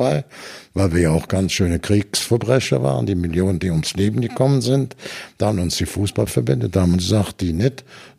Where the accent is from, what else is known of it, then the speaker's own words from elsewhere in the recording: Brühl, North Rhine-Westphalia, Germany; Und ich bin in Brühl-Grohlwerk groß geworden.